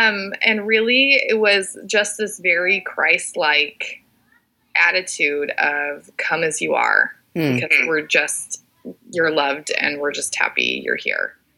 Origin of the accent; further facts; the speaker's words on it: South Dakota, United States; I grew up in South Dakota, member of the church, born and raised. Born and raised in a branch.